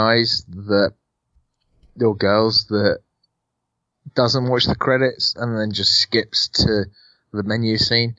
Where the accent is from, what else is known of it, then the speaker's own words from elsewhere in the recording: United Kingdom; let's face it, I'm British and I have a stiff upper lip.